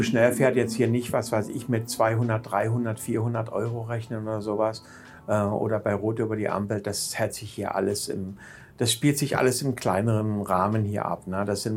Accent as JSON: {"language": "German", "country": "Germany", "lives_now": "Thailand", "said": "muss ich mir einen Helm aus Deutschland mitbringen, aus meiner Heimat mitbringen oder gibt es hier in Thailand gute Helme?"}